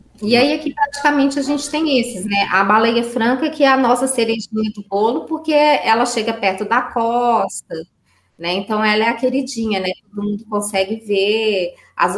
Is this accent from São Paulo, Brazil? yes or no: no; Belo Horizonte, Minas Gerais, Brazil; Eu sou de Belo Horizonte.